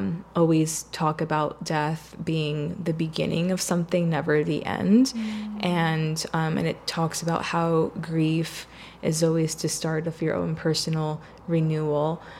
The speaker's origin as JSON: {"language": "English", "country": "Puerto Rico", "said": "I'm from Puerto Rico, and in Puerto Rico, like our indigenous nation is Taíno, so which is also part of my ancestry and my heritage."}